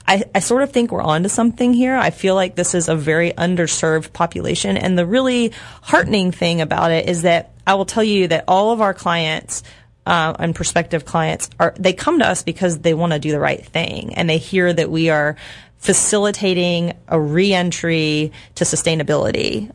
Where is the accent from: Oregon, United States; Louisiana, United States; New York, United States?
Louisiana, United States; So after 3 years as a federal prosecutor in my home state of Louisiana, I moved to the Washington, D.C. area